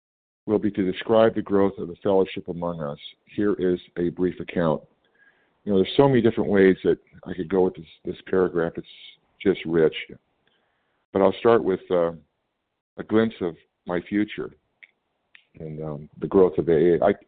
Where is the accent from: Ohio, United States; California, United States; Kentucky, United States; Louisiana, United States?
California, United States; I'm from California.